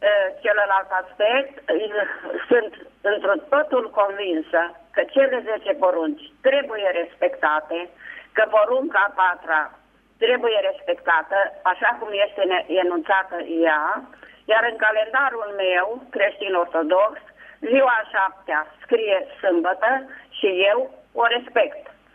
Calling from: Bucharest, Romania; Sunt din București

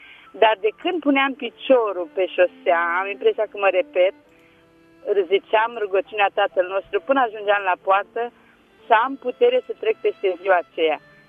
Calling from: Tulcea, Tulcea County, Romania; de la Tulcea.

